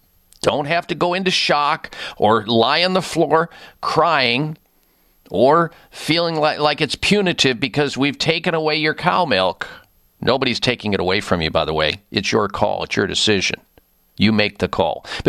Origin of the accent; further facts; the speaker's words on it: Midwest, United States; because growing up in the Midwest, I mean, it's just a staple.